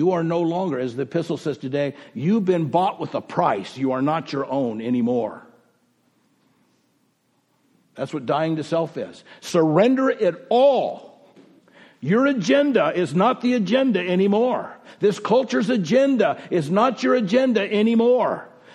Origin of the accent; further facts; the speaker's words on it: Oceanside, California, United States; I grew up in Oceanside, California. Oceanside, doesn't that sound good?